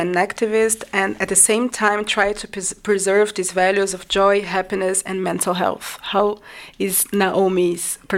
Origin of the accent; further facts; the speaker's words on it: Rio de Janeiro, Brazil; now in Bern, Switzerland; I come from Brazil, from Rio, and yeah, this is pretty much everything that's important.